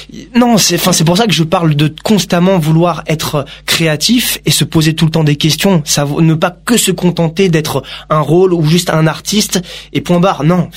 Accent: Mont-de-Marsan, Nouvelle-Aquitaine, France; Ah, toi, je viens de Mont-de-Marsan.

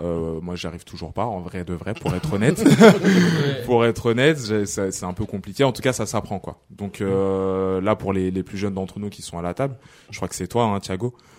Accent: Lyon, Auvergne-Rhône-Alpes, France; En plus, à la base, je viens de Lyon.

